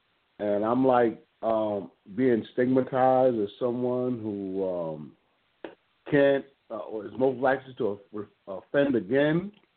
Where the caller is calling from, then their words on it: Brooklyn, New York, United States; I'm calling from Brooklyn, New York.